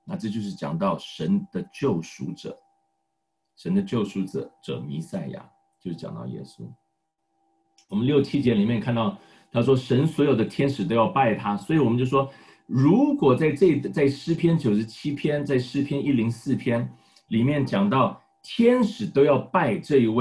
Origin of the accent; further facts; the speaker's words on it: China; 就跟我们中国人很像